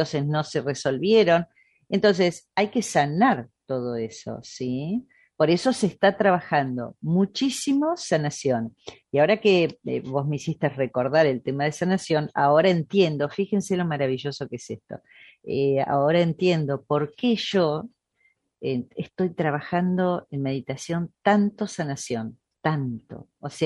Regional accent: Argentina; Nosotros aparte somos, los argentinos especialmente, somos muy amigueros, somos muy de agarrarnos, de abrazarnos

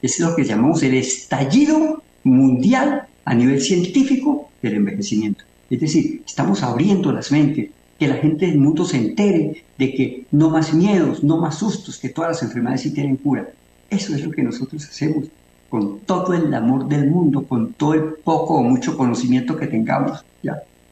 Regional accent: Medellín, Antioquia, Colombia; Aquí en mi tierra. Aquí en mi tierra, en Antioquia, sí, aquí en Antioquia, en Medellín, Antioquia

